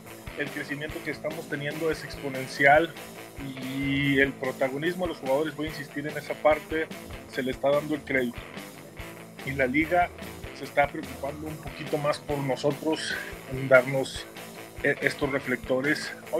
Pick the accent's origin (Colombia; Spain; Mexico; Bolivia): Mexico; Pero yo como mexicano, yo veo un extranjero que me viene a dar competencia